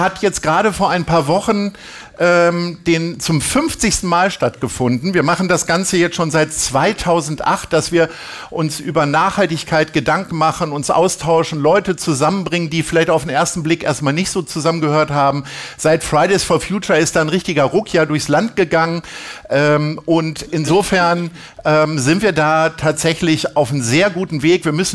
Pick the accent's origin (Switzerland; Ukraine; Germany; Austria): Germany; Hannover, Lower Saxony; born there; now in Hamburg, Germany; Ich bin jetzt seit 1996 in Hamburg, bin geboren in Hannover. Das heißt, ich bin jetzt schon länger in Hamburg als in Hannover.